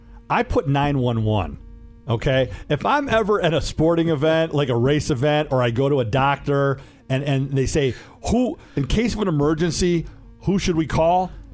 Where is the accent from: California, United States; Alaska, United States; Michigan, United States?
Michigan, United States; Detroit; We're from Metro Detroit.